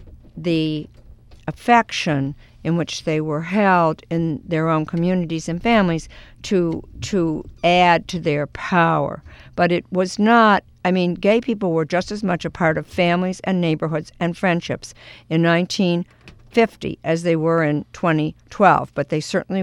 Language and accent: English; United States; I actually embrace this movement because I'm an American